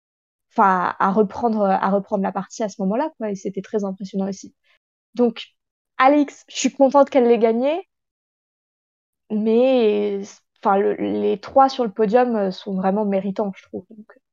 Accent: Paris, Île-de-France, France; j'ai 21 ans et je suis de Paris.

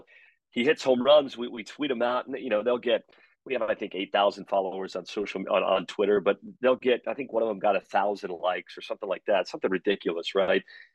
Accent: United States; accent: American; I'm trying to stay true to my accent, but no, I haven't really picked up mate. I don't think mate sounds great coming from an American accent anyways.

